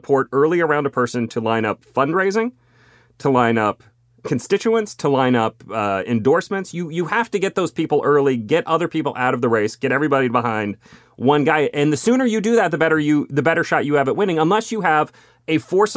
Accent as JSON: {"language": "English", "country": "United Kingdom", "accent": "British", "said": "You would have to get me in front of a British person for about 5 minutes for me to slip back into my British accent."}